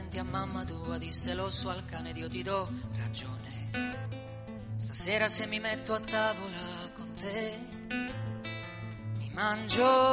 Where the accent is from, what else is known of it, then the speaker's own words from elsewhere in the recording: Naples, Campania, Italy; E vista la vena un poco melodrammatica da napoletano che ho